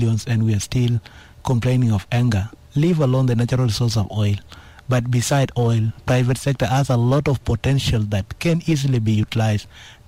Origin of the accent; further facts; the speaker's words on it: South Sudan; English is a second language; With all the 36 million livestock that we have in South Sudan, still we're importing cows from Uganda to come and slaughter and eat in Juba.